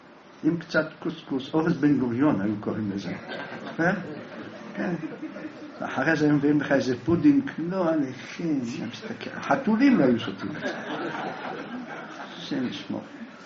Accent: Jerusalem, Jerusalem District, Israel; גדלנו בירושלים

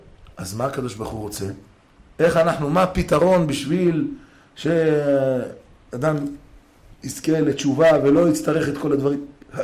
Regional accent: Jerusalem, Jerusalem District, Israel; also born or lived in Tiberias; אני גם כשגרתי בטבריה, 9 שנים, מאיפה אתה? הייתי אומר להם, אני מירושלים. אני מירושלים.

